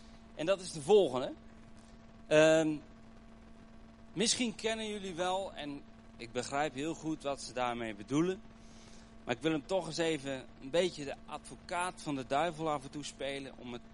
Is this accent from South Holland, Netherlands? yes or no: no; Urk, Flevoland, Netherlands; En geboren en getogen in Urk.